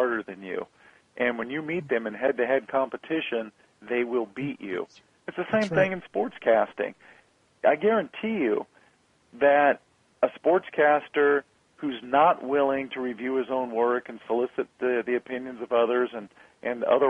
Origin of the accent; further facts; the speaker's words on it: San Diego, California, United States; I grew up in San Diego, but my first job opportunity was in small town Kansas.